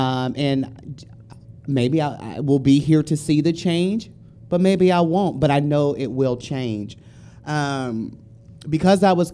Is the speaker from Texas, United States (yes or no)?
yes; Dallas, Texas, United States; You know, I'm from Dallas, so I'm used to cold. People here are not used to cold.